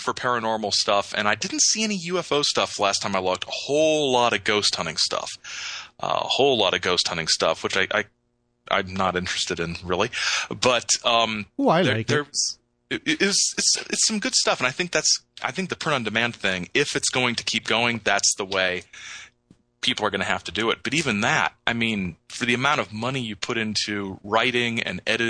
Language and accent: English; Midwest, United States; even growing up in the Midwest, there were these little in the strip malls or in the mall